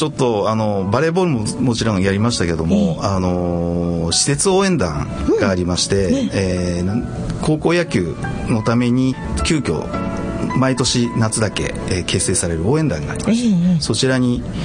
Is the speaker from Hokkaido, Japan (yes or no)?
no; Ginan, Gifu, Japan; 岐阜県の羽島郡岐南町というところです。